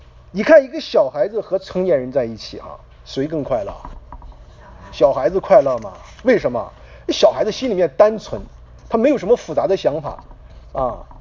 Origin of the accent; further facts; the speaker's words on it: China; 这是我们中国人啊，就会喜欢为明天打算